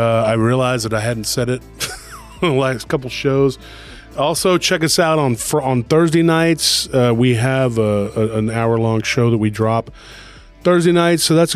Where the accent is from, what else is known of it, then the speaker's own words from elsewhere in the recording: Texas, United States; When they found out I was from Texas, they got me in touch with somebody, and that's where we're at.